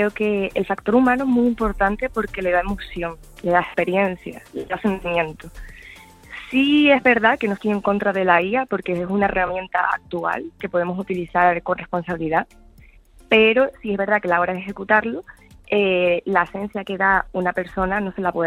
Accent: Puerto del Rosario, Canary Islands, Spain; yo que soy de aquí, de Puerto de Rosario

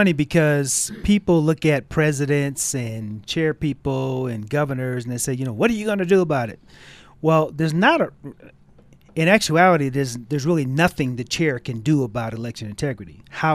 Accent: East Coast, United States; So I grew up on the East Coast, went into the Air Force, became conservative, ran for office in Denver and then in Jefferson County.

